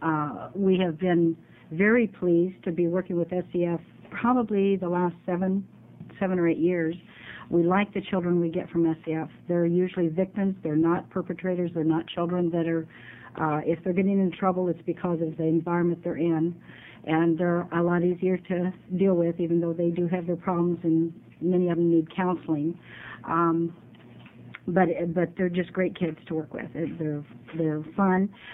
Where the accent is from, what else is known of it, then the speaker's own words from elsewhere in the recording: Illinois, United States; I was raised in Illinois, so I was familiar with some child care programs